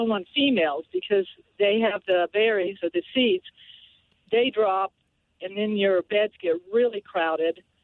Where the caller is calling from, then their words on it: Morgantown, West Virginia, United States; I'm great. I'm calling from Morgantown, West Virginia.